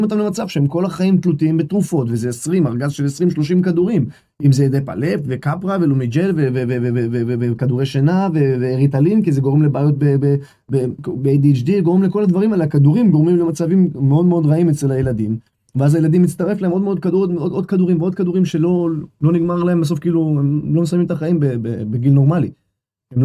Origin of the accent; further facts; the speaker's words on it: Bnei Brak, Tel Aviv District, Israel; also born or lived in Golan Heights / Beitar Illit; גדלתי בשכונה בפרדס קץ, בבני ברק, שם זה שכונה קצת בעייתית